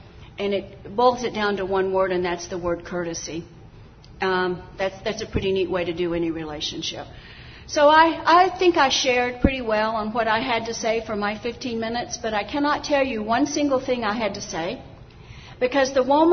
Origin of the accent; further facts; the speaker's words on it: Texas, United States; Now, I grew up in West Texas, pre-desert, kind of like this, but actually not as, it's a lot more flat. It's like totally flat.